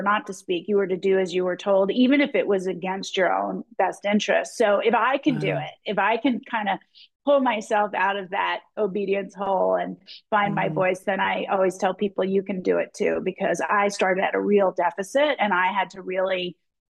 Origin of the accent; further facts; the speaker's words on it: Philadelphia, Pennsylvania, United States; moved away as an adult; also born or lived in San Francisco, United States; I was born in Pennsylvania, Philadelphia, grew up in that area, ended up in California for 35 years, San Francisco, because I went to college in the Bay Area at Stanford and then moved to the city.